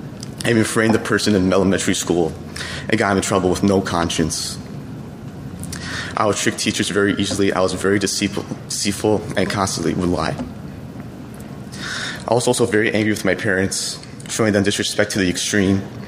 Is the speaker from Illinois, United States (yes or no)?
yes; Chicago, Illinois, United States; born there; I was born in Chicago, Illinois, into a Greek Orthodox family.